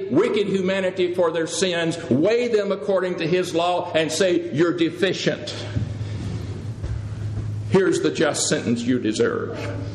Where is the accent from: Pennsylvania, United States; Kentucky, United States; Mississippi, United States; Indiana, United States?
Mississippi, United States; I grew up not in California, but in the fields of North Mississippi.